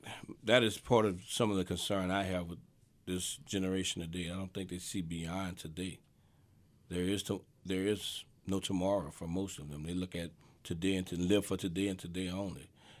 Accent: the South, United States; Nine times out of ten, as a Southerner, you're going to see good morning or good evening.

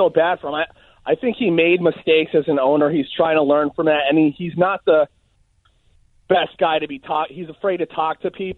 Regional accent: Wilkes-Barre, Pennsylvania, United States; moved away as an adult; I'm not from DC. I'm not even from Baltimore. I'm from Wilkes-Barre, Pennsylvania. So I moved here for a job.

